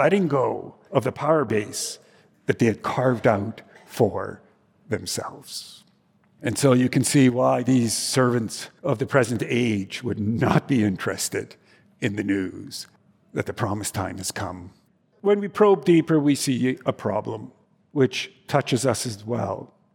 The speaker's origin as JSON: {"language": "English", "country": "Canada", "said": "I told him, I'm from Canada, and I'm in the theology department"}